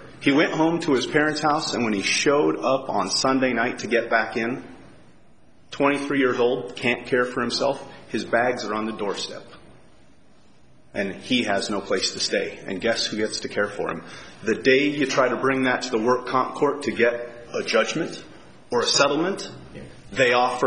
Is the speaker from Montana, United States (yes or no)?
yes; Bozeman, Montana, United States; I'm an attorney from Bozeman, Montana